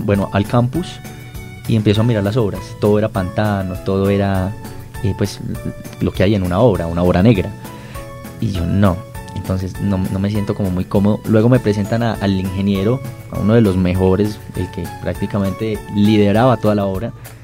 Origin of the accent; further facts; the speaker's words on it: Bogotá, Colombia; also born or lived in Armenia; yo soy nacido en Armenia, pero me crié aquí en la ciudad de Bogotá. Entonces, tengo como una combinación. Yo vine a Bogotá buscando el tema educativo porque en Armenia pues no hay mucha diversidad de universidades